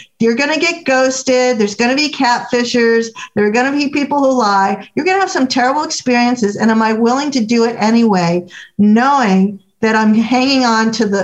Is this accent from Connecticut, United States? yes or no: no; Florida, United States; Now, I grew up in South Florida where the official language is Spanglish, and words are really important to me.